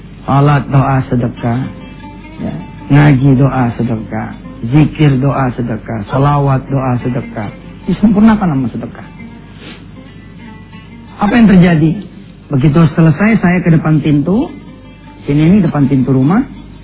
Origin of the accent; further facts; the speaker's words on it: Jakarta, Indonesia; accent: Betawi; bahasa Indonesia lah, bahasa saya Betawi gitu ya.